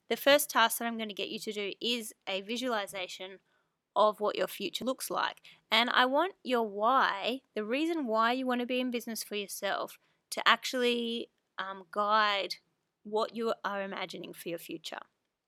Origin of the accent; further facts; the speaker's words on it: Canberra, Australian Capital Territory, Australia; So I grew up in Canberra, Australia, with my parents and my sister, and we were a very close-knit family.